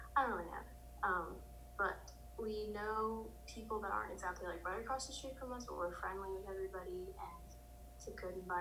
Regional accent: Redwood City, California, United States; I live in Redwood City. I've always lived in Redwood City. I actually never moved before. My family has moved, like, before I was born, but I've always lived here.

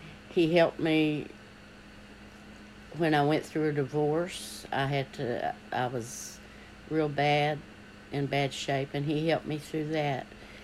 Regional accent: Hurley, Virginia, United States; also born or lived in Richlands; I grew up in two parts of the country. I was born in Tazewell County in Richlands, and was raised in Hurley from birth till sixth grade.

